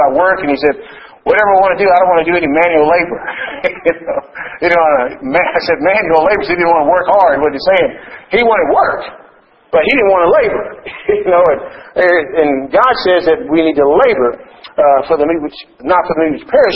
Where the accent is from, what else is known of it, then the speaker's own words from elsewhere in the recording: Ontario, Canada; accent: Southern; And I generally say I'm from Southern Ontario because they heard a Southern accent.